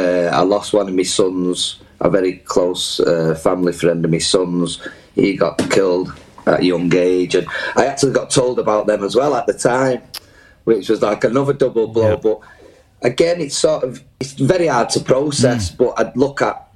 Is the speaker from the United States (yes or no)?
no; United Kingdom; we're British, we're powerful, they'll get me out, you know.